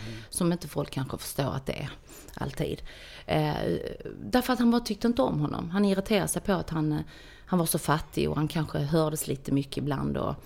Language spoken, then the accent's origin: Swedish; Sweden; det var redan på 1500-talet som vi fanns här i Sverige. Det är ju, så jag är svensk